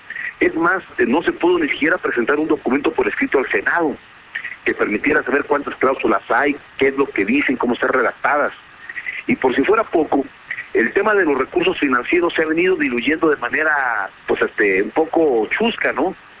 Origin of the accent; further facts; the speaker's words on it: Mexico; para nosotros siempre es muy sensible como mexicanos